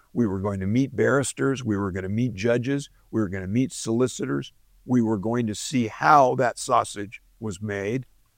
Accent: California, United States; I'm a lawyer from California.

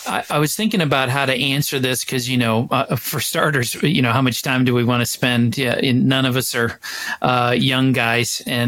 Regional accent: Midwest, United States; now in Arizona, United States; But I moved from the Midwest to Arizona. To complete my studies, if you will, from my undergrad perspective.

